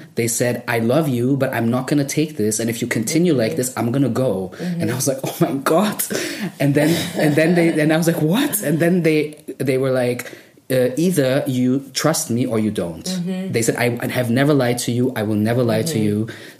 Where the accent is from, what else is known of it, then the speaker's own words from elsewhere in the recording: Germany; Me growing up in Germany